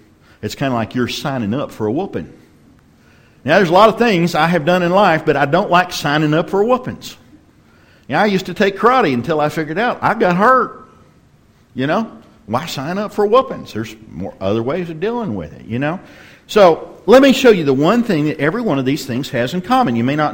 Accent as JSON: {"language": "English", "region": "Texas", "country": "United States", "tie": "born or raised there", "said": "I grew up in West Texas with bull nettles"}